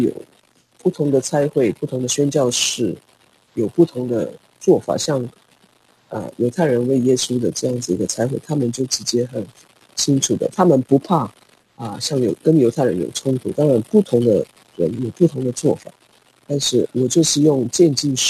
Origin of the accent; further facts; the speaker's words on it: Taiwan; 因为他知道我是从台湾来的